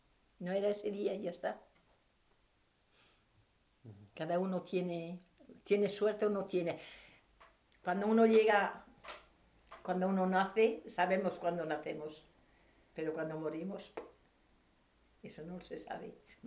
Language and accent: Spanish; Spain; Soy española